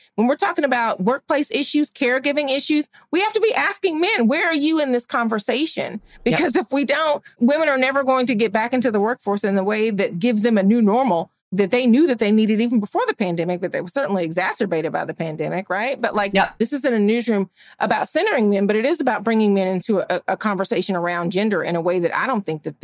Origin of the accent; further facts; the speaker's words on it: Georgia, United States; Ahmaud Arbery, who had happened in my home state of Georgia, had just been killed.